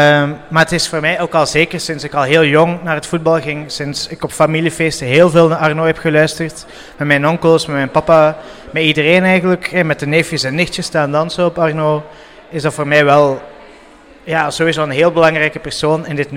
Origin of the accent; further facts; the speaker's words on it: Ostend, West Flanders, Belgium; En ik ben zelf ook een Oostendenaar.